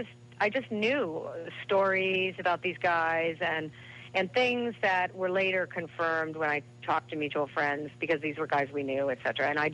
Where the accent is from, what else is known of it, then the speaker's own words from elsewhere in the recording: Canada; I'm Canadian.